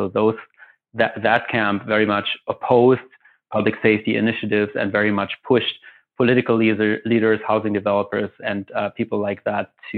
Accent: Germany; English is a second language; now in United States; I'm originally from Germany.

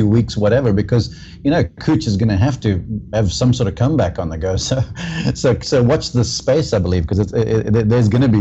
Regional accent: South Africa; now in United States; Look, I'm American citizen, but I am South African deep sure. down.

